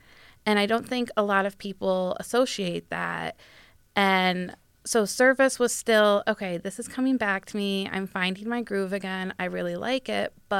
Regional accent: Monroe, Michigan, United States; Okay, so I grew up in Monroe, Michigan. So not too far from Toledo.

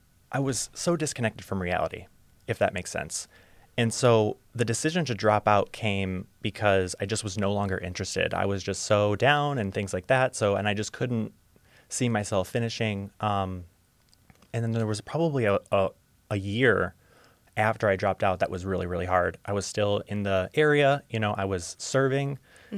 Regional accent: Holland, Ohio, United States; So I am a Toledo native. I was born and raised in Holland, Ohio, and I went to Springfield High School.

